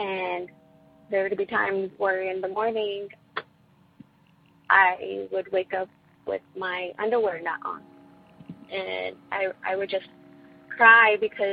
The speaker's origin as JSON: {"language": "English", "town": "San Antonio", "region": "Texas", "country": "United States", "said": "I'm from San Antonio, Texas."}